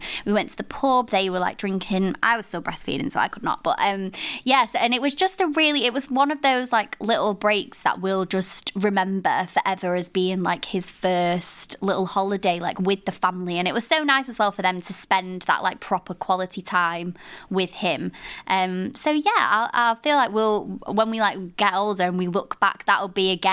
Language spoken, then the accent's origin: English; Blackpool, North West England, United Kingdom; I'm from Blackpool as well, obviously